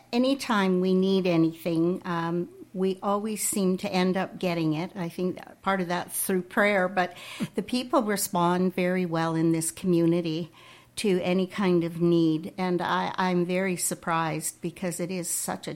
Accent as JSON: {"language": "English", "town": "Calgary", "region": "Alberta", "country": "Canada", "tie": "born there", "said": "I was born in Calgary, Alberta, and my parents were working parents. I had grandparents who had been farmers and spent a great deal of time as a child on the farm in a smaller community."}